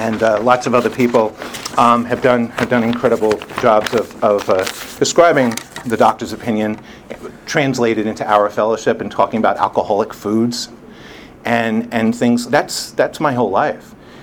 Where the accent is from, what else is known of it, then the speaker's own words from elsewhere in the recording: New York City, New York, United States; Sorry if I'm mentioning food, but you know, I come from New York City, where you can't walk like 5 feet without something screaming at you